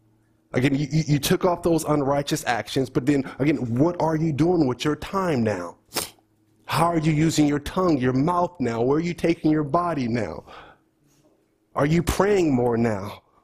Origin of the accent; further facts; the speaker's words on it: Oakland, California, United States; Because especially growing up in Oakland, I know so many people that just got killed right out of high school.